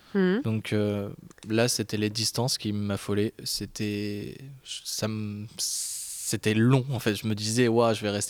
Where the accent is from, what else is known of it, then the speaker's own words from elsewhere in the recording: Le Havre, Normandy, France; je suis du Havre, 26 ans et nageur.